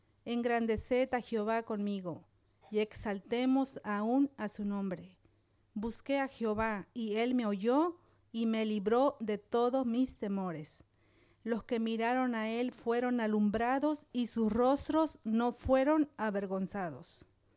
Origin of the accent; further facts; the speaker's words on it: Mexico; now in Switzerland; soy de México. Estuve aquí 10 años, 11 años en la iglesia de Centro Cristiano y la verdad que para mí fue una gran bendición. Después ahora estoy en Suiza, tengo 7 años ahí